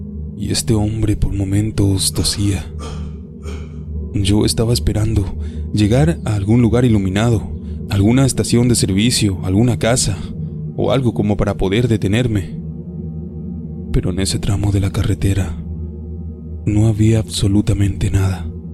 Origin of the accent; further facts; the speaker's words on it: Santa Fe, Argentina; Soy de Santa Fe, Argentina.